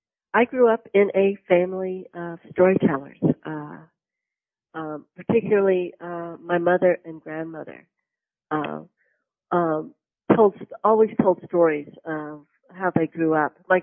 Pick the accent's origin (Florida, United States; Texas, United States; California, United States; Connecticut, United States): Florida, United States; And I grew up in Florida.